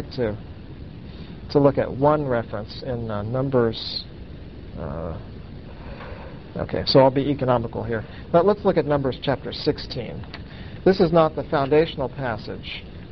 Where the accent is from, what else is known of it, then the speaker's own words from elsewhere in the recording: Oklahoma, United States; Here we are from Oklahoma. That's not our guy, you know. Not everyone in Oklahoma agrees with that.